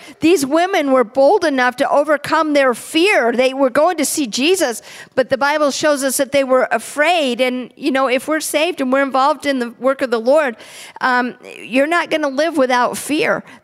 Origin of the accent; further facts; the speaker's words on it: Florida, United States; Where are you from? I said, from Florida.